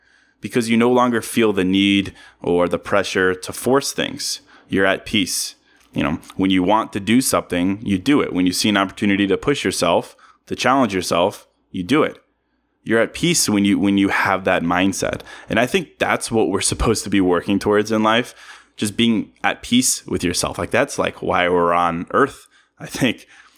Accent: Virginia, United States; I'm from Virginia. So I think a lot of people on the East Coast kind of go there to vacation.

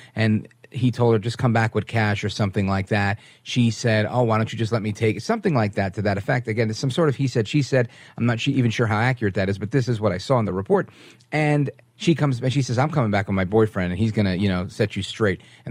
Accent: Brooklyn, New York, United States; You know, I grew up in Brooklyn.

